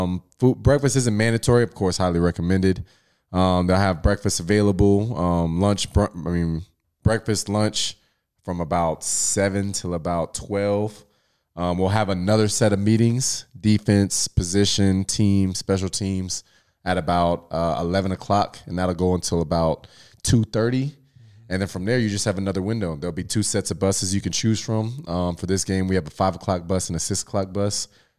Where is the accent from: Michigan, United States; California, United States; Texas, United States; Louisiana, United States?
Louisiana, United States; I grew up in Louisiana, and I grew up on LSU football. And down there, football is damn near a religion.